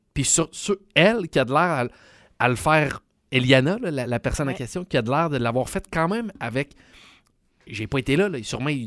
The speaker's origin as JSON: {"language": "French", "region": "Quebec", "country": "Canada", "tie": "born there", "said": "Tu sais, moi, je suis né au Québec, puis je pense vivre au Québec jusqu'à la fin de mes jours."}